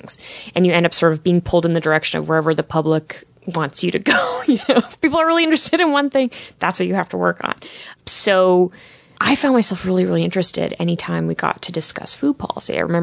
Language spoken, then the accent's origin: English; Canada; I think because of being a Canadian, we don't have that system up in Canada.